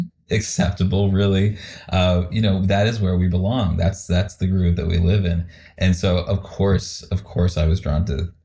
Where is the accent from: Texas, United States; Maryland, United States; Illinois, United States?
Maryland, United States; Potomac; he was also a part of the community theater in Potomac, where I grew up in Maryland.